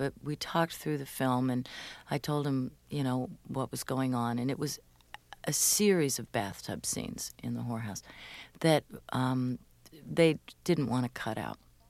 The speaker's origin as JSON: {"language": "English", "town": "Tacoma", "region": "Washington", "country": "United States", "tie": "born or raised there", "also_born_or_lived": "Silver Spring, Maryland", "said": "I didn't grow up in New York. I grew up in Tacoma, Washington. I also grew up in Silver Spring, Maryland."}